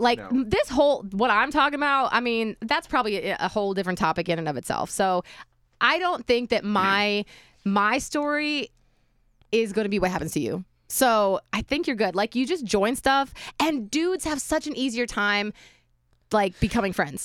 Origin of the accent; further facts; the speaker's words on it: Cleveland, Ohio, United States; now in Tampa, United States; Are you from here? And I was like, no, I'm from Cleveland area.